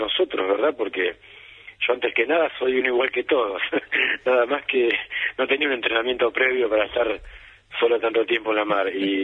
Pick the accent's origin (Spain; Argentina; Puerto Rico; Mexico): Argentina; mi plan era llegar directamente a Mar del Plata, ¿no? Donde yo soy argentino